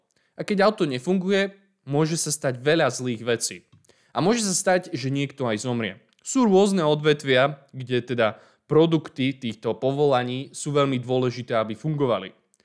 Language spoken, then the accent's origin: Slovak; Bratislava, Bratislava Region, Slovakia; Keďže pochádzam z Bratislavy a momentálne žijem s mojou rodinou v Bratislave